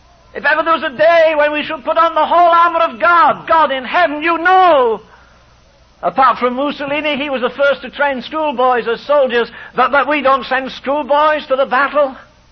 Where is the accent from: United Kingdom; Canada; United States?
United Kingdom; England; not because I'm English, forget my tongue, I wouldn't have stayed here since 1950.